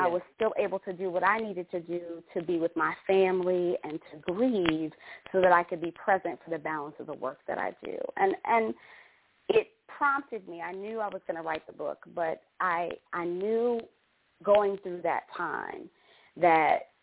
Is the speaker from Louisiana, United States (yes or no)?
no; Detroit, Michigan, United States; By way of background, I grew up in Detroit.